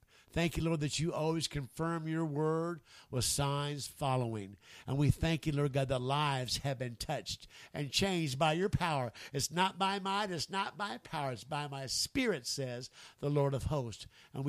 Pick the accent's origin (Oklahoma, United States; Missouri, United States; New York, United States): Oklahoma, United States; Enid; It happened to my town in Enid, Oklahoma. In Enid, Oklahoma, my hometown.